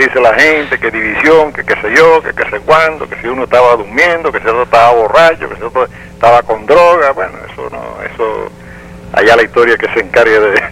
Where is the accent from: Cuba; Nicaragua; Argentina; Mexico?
Cuba; moved away; desde que salí de Cuba estoy fuera de contacto de todo el mundo